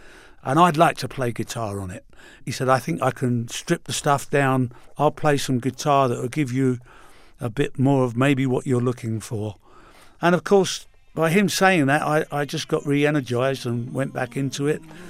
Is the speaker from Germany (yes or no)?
no; England, United Kingdom; After the war, we had the GIs over in England. They introduced us all to it. And of course, as young English teenagers growing up, this was magical music.